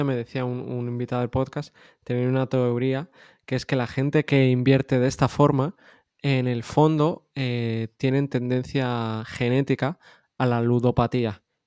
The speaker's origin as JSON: {"language": "Spanish", "region": "Catalonia", "country": "Spain", "said": "Yo, además, que soy catalán, ¿no?"}